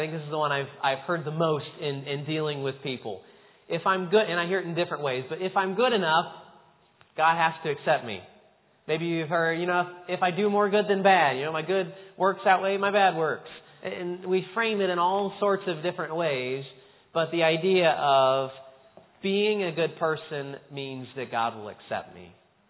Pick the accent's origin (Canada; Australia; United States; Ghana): United States; Franklin, Indiana; I was talking not too long ago to a man in my hometown of Franklin there in Indiana.